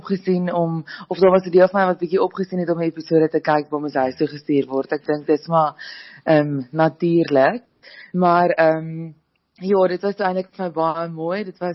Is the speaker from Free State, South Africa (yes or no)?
no; KwaZulu-Natal, South Africa; now in Pretoria, South Africa; ek kom van KwaZulu-Natal en ek bly nou in Pretoria